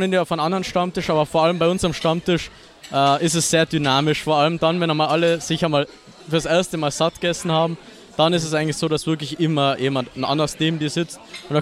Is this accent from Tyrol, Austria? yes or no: yes; Innsbruck, Tyrol, Austria; Aus Tirol, ich bin in Innsbruck geboren. Habe aber durch das, dass ich halt Leute aus Deutschland kenne und so Zeug, an ziemlich deutsch, also wie sagt man da an, also meine Sprache ist ziemlich ans Deutsche schon angepasst.